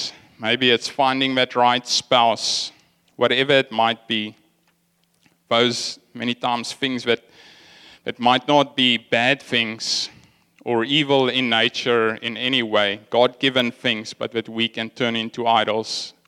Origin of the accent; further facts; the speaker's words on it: Lydenburg, Mpumalanga, South Africa; moved away as an adult; now in Cape Town, South Africa; I grew up in the Platteland, the countryside in Mpumalanga, a place called Lydenburg, and we had a farm outside of town where my father farmed with cattle.